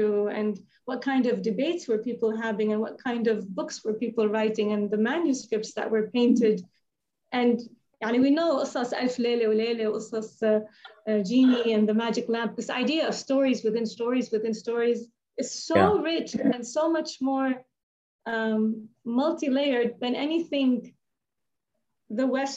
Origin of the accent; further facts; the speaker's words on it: Saudi Arabia; English is a second language; like growing up in Saudi and going first to a Saudi school, and of course religion is a big part of it.